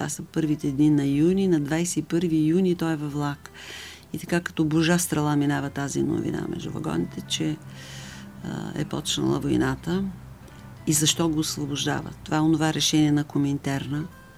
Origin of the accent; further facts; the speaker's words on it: Razlog, Blagoevgrad Province, Bulgaria; аз съм от Разлог